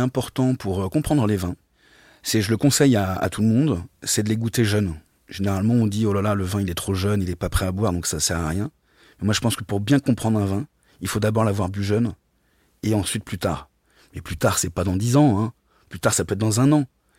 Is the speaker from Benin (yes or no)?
no; Paris, Île-de-France, France; moi je suis à Gare de l'Est, et j'ai grandi à Gare du Nord